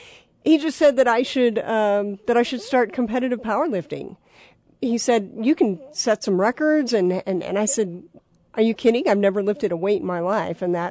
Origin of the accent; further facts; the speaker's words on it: Tucson, Arizona, United States; now in Colorado Springs, United States; Oh, that's a loaded question, but mostly Tucson, Arizona.